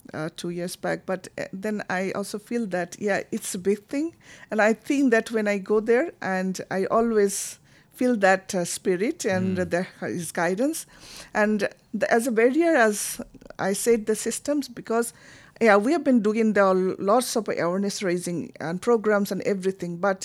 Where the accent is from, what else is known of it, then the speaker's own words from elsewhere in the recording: Bangladesh; English is a second language; I was also from the Bangladesh context where the girls were like a block, like future.